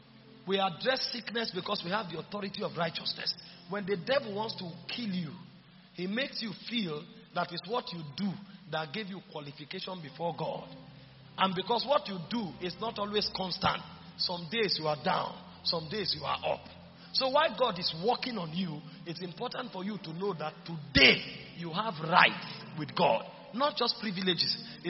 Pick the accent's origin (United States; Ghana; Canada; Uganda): Ghana; Even though my citizenship as a Ghanaian is restored, I am an ex-convict.